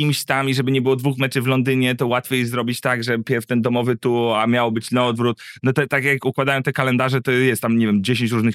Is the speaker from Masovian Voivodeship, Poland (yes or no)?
yes; Warsaw, Masovian Voivodeship, Poland; also born or lived in London; to od razu mogę się przyznać, no ale jestem z Warszawy.